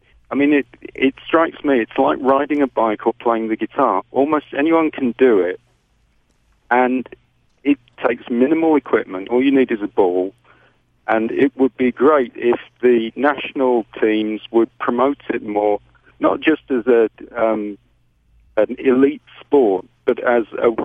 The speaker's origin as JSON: {"language": "English", "region": "England", "country": "United Kingdom", "moved": "yes", "said": "as you can hear, I'm originally from England."}